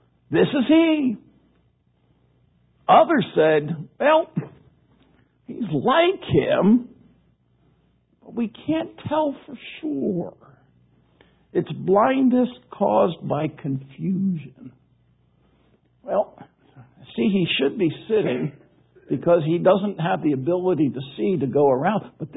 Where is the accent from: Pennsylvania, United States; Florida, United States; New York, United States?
Pennsylvania, United States; Philadelphia; I was born in Philadelphia. I grew up being a Philadelphia Eagles fan.